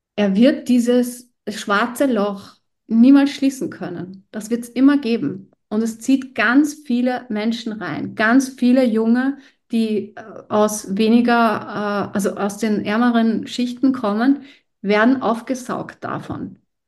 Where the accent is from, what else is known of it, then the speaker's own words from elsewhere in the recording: Austria; born there; ich bin in Österreich geboren, aber das heißt ja noch lange nicht, dass das mein Land ist.